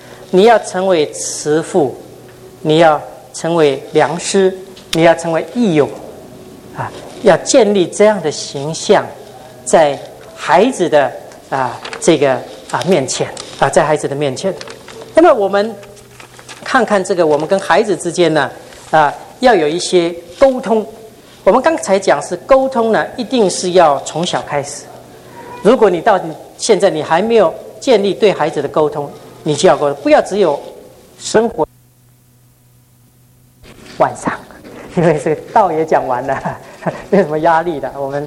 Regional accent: Taiwan; Chinese is a second language; 我在台湾出生，在台湾长大。我小时候是日本教育哈，日本教育，所以我从小讲日本话

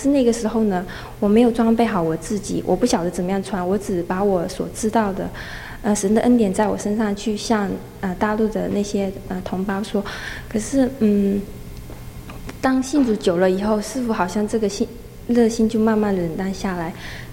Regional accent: Hong Kong; now in United States; 我从香港来，然后我现在在阿拉巴马大学念本科

